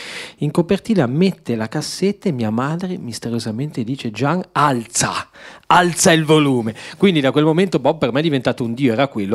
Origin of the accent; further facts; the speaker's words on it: Liguria, Italy; Io da ragazzino sono ligure, quindi spesso la domenica andavo al mare con mamma e papà.